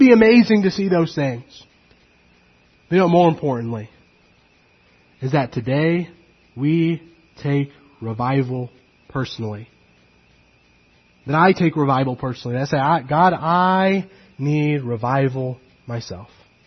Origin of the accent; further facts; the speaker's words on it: California, United States; I grew up in California, and if you know anything about California, it's well known for the wildfires